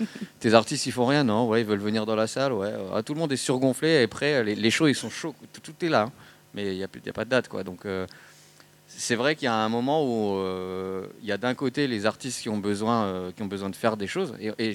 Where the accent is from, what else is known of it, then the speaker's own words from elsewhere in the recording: Strasbourg, Grand Est, France; moi je parle au départ pour l'Alsace, ensuite pour le Grand Est, parce que je viens de Strasbourg.